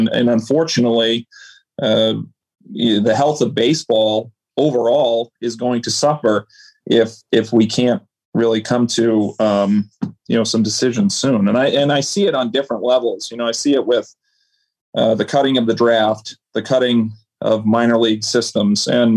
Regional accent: Boston, Massachusetts, United States; And, you know, we grew up here in Boston. So, you know, it was our first major league team

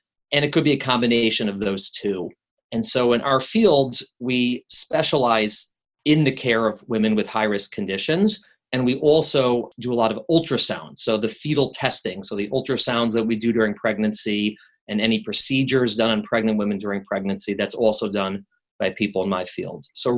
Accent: Chicago, Illinois, United States; now in New York, United States; I've been in New York longer than I've been in Chicago, but I still tell people I'm from Chicago.

